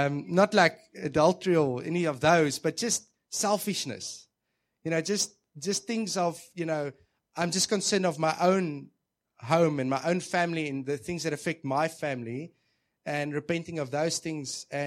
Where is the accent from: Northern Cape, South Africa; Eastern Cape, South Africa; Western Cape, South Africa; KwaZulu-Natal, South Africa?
Western Cape, South Africa; Rondebosch; We're from Rondebosch. We've got a church. Who knows where Rondebosch is? If you don't know where Rondebosch is, do you know where Table Mountain is? Okay, that's where Rondebosch is, at the foot.